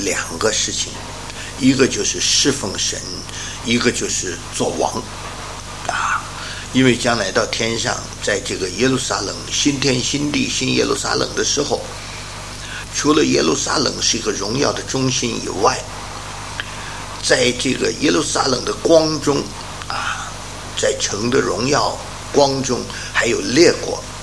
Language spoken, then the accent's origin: Chinese; China; 没有说假如我们中国人说不生的还糟糕了，叫什么呢？不孝有三，无后为大。